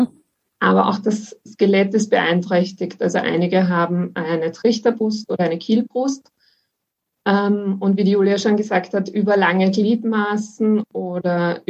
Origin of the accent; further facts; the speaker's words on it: Vienna, Austria; Ich komme aus Wien und bin 26 Jahre alt.